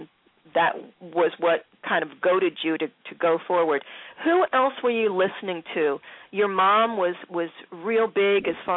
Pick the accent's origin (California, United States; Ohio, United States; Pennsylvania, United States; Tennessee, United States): Pennsylvania, United States; Philadelphia; growing up in Philadelphia with my Italian brethren around me